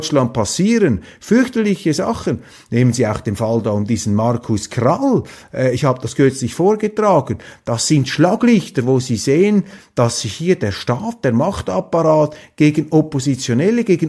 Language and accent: German; Switzerland; das kann ich Ihnen als Schweizer sagen